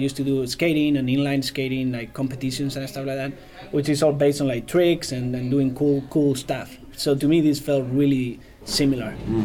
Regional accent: Madrid, Community of Madrid, Spain; moved away as an adult; now in United States; I'm originally from Spain, from Madrid, and I moved to the U.S. to work.

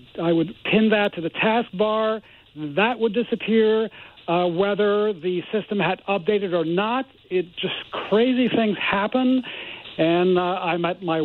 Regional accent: Montreal, Quebec, Canada; born there; I was born in Montreal.

